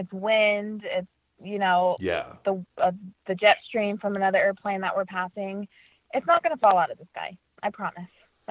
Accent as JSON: {"language": "English", "town": "Las Vegas", "region": "Nevada", "country": "United States", "tie": "born or raised there", "lives_now": "Boston, United States", "said": "Like, yeah, I grew up in Las Vegas, but I'm based in Boston, but that's not really my home."}